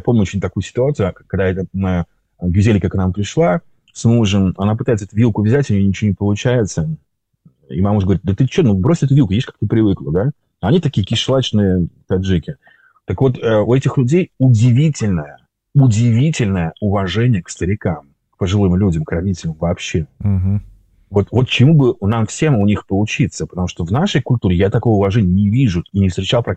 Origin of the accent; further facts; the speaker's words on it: Uzbekistan; also born or lived in Tajikistan; Ну, потому что я там вырос в Узбекистане.